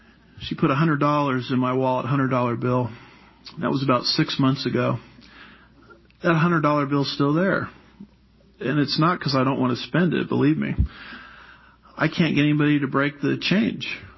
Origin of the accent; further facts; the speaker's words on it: California, United States; now in Texas, United States; See, in Texas, we got two expressions for that, and I had to learn this being a Californian moving to Texas.